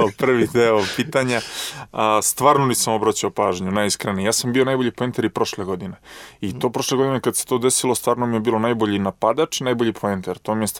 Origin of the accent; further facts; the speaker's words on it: Niš, Nišava District, Serbia; moved away; Ja sam igrao ranije, ja sam iz Niša otišao jako mlad.